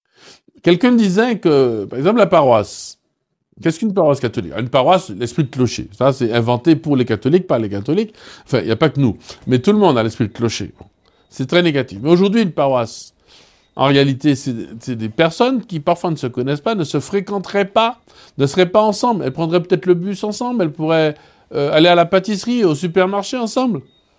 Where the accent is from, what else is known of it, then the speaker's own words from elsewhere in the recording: Martinique, France; Et tu dis, je suis de la France, la Martinique.